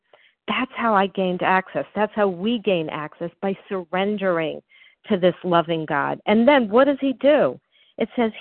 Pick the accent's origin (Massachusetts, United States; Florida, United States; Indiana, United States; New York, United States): Florida, United States; now in North Carolina, United States; So I remember when I went to my first OA meetings growing up in Florida